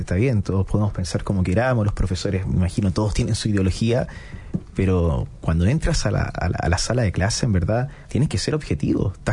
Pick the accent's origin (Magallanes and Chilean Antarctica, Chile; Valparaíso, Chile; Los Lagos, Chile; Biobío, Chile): Valparaíso, Chile; Quintero; yo soy oriundo de Quintero, y está en un colegio católico, me siento muy orgulloso de mi colegio, lo quiero un montón, el colegio Don Orione de Quintero.